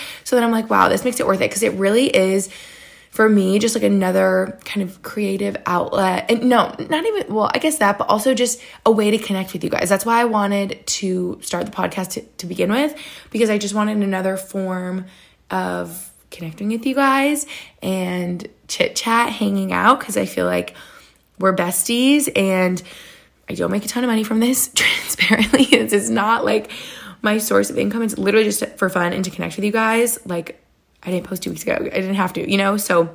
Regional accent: New York, United States; I'm biased because I'm from New York State where you have like all the seasons.

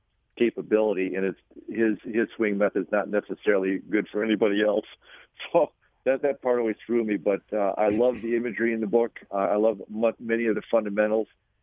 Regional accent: Chicago, Illinois, United States; When I was a kid, and I was growing up in Chicago, and it was called Brian's Song.

